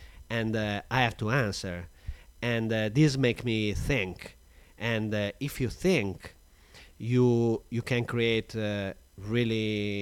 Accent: Modena, Emilia-Romagna, Italy; English is a second language; I'm from Modena

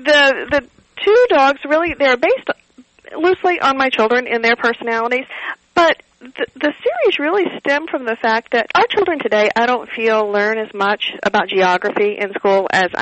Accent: Arkansas, United States; One is I'm born and raised in Arkansas. And, I guess people in Arkansas aren't really good history writers.

